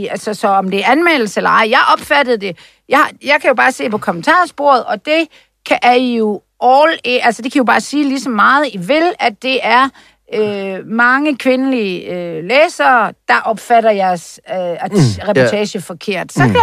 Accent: Aarhus, Central Denmark Region, Denmark; Jeg er jo kommet fra Aarhus, hvor man siger Skanderborg-festival i mange år.

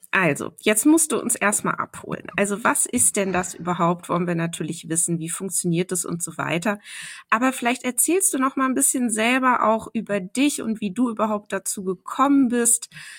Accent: Cologne, North Rhine-Westphalia, Germany; ich bin ja in Köln groß geworden, insofern so die Nähe zu den Niederlanden war natürlich immer da.

